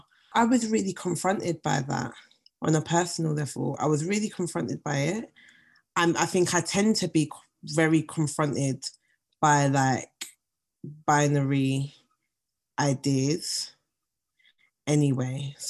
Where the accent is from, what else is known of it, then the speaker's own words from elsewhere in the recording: Nigeria; I'm reading it as a Nigerian Igbo woman reading another Nigerian Igbo woman's words.